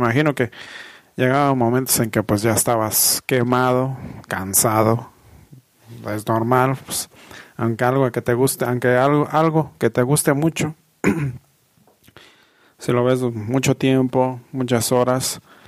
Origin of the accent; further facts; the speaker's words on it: Mexico; ya soy una persona grande, tengo 31 años. Y soy de México.